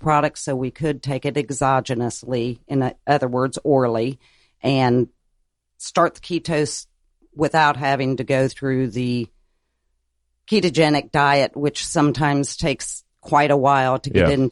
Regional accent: Louisville, Kentucky, United States; So you can tell I'm from Louisville, by the way.

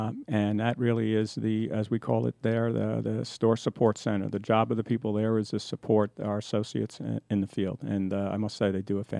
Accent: New York, United States; Yeah, I'm originally from New York.

